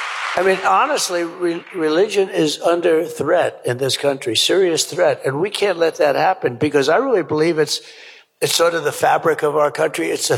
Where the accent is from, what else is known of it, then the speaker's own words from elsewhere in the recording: Queens, New York, United States; So I grew up in Queens, and, oh, good, we have a lot of people.